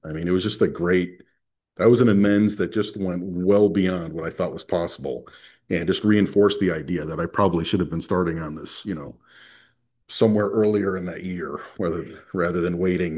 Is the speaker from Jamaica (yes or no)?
no; New York, United States; I grew up in New York